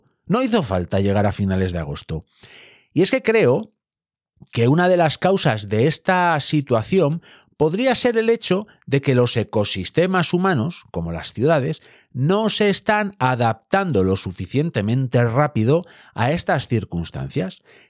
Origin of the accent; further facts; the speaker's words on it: León, Castile and León, Spain; os puedo contar un dicho clásico de mi tierra, y es que si queréis saber si alguien es de León